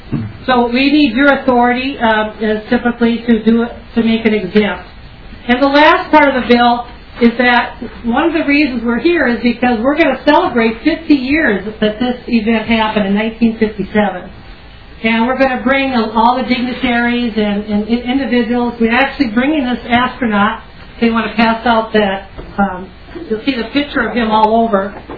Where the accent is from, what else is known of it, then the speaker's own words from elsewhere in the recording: Minnesota, United States; Minnesota and my hometown is part of the history of this country